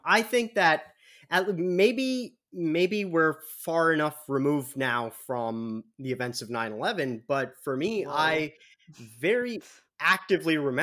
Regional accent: Midwest, United States; accent: Midwestern; that they're thrown off by my accent, by my very heavy Midwestern accent.

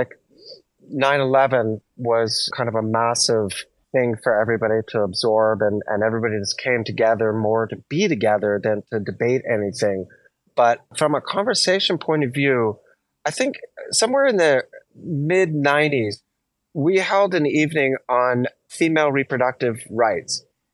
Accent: Montreal, Quebec, Canada; I grew up in Montreal, Canada.

